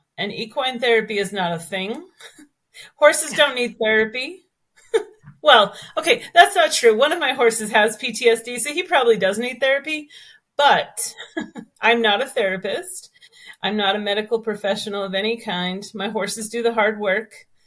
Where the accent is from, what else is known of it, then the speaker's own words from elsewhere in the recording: Cape Cod, Massachusetts, United States; moved away as an adult; now in New Mexico, United States; I was born and raised on Cape Cod, Massachusetts, and I came to New Mexico through college, through a work co-op